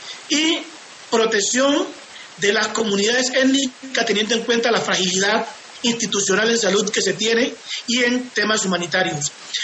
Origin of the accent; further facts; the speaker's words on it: Tanguí, Chocó, Colombia; yo soy un hombre del Pacífico, yo soy chocuano, yo soy de la cuenca del Atrato, de Tanguí